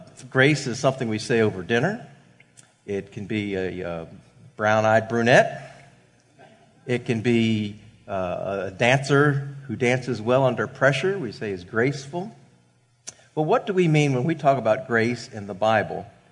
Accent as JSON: {"language": "English", "region": "Maryland", "country": "United States", "tie": "born or raised there", "said": "one thing I like about visiting Baltimore, not only is it in my home state where I grew up, and I get to visit friends and some other familiar places while I'm here"}